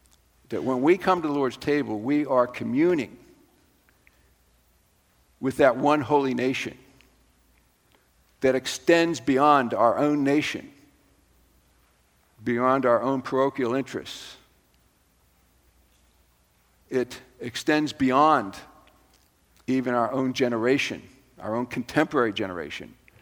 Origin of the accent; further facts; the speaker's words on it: Boston, Massachusetts, United States; Now, I grew up in Boston.